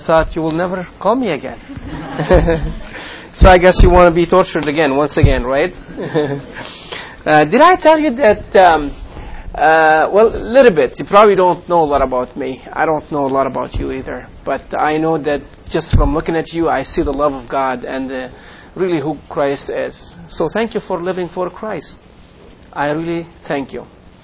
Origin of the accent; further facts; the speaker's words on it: Beirut, Beirut Governorate, Lebanon; moved away as an adult; now in Canada; And I stayed in Lebanon for 7 years. Tried to witness to my family, different things, faced a lot of difficulties. But I left Lebanon in 96, October 96.